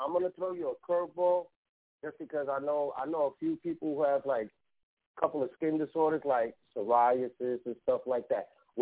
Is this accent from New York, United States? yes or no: yes; Bronx, New York, United States; now in Midwest, United States; I'm from the Bronx. I mean, I'm in the Midwest, but I'm from the Bronx, and I love supporting New York people that are doing their thing.